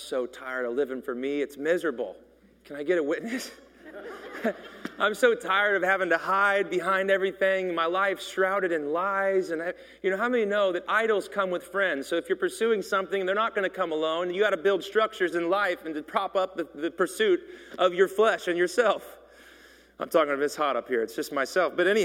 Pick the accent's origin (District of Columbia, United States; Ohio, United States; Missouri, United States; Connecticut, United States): Missouri, United States; Kansas City; At that time in my church, growing up in Kansas City, we were doing prayer meetings every night.